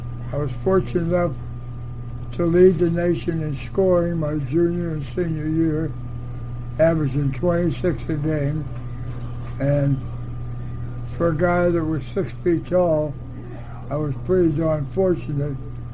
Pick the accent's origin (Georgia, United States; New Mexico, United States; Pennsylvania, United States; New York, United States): Pennsylvania, United States; Swissvale; also born or lived in Wilkinsburg; I was born in Wilkinsburg, but lived the major portion of my young life in Swissville, which is a neighboring borough.